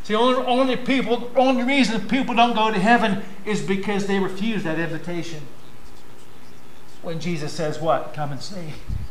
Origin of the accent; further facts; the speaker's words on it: Brookville, Pennsylvania, United States; born there; Years ago, my name was written in the Brookville Hospital in Pennsylvania. And I was born there in Brookville.